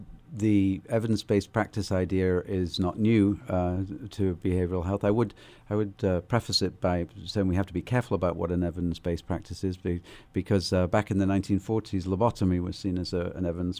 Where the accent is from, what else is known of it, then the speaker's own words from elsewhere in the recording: England, United Kingdom; And of course, because I'm from England, there's another story in terms of Winston Churchill, which runs along those lines.